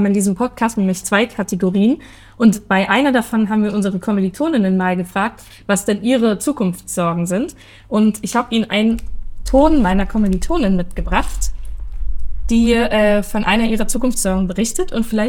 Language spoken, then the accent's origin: German; Erfurt, Thuringia, Germany; weil ich komme gar nicht hier aus dem Saarland, sondern ursprünglich aus Erfurt und würde eigentlich auch ganz gern wieder so zurück in den Osten sozusagen.